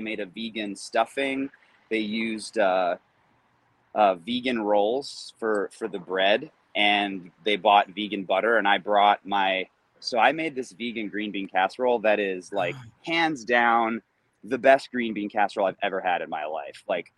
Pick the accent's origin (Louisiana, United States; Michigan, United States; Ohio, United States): Michigan, United States; And for me, growing up in Michigan, green bean casserole was like, it was always my favorite.